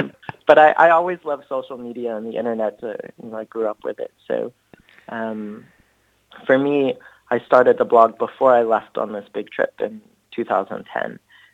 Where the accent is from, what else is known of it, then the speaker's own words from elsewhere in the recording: United States; So like as an American, like sometimes I am a bit more outgoing or friendly or social